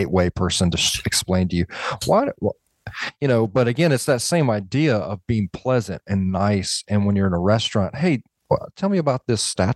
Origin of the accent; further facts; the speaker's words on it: Atlanta, Georgia, United States; where I'm from Atlanta. We don't have a lot of Afghanis.